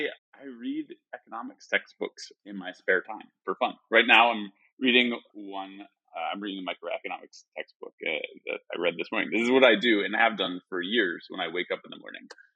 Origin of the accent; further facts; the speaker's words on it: United States; now in Spain; And now I run my own studio and I live in Spain, but I'm American.